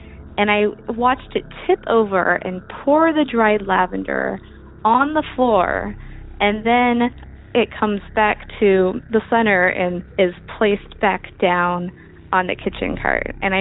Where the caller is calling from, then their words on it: Oakland, California, United States; I am calling from Oakland, California.